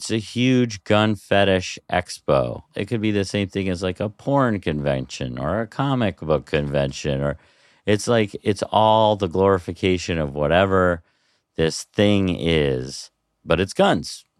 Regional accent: Colorado, United States; Yeah, I think I probably did it like once or twice growing up in Colorado, but I didn't really have that strong of opinions on guns.

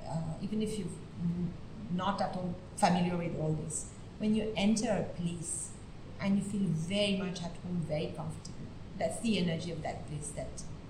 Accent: France; English is a second language; being French and this being an Indian system, kind of, it was just not for me.

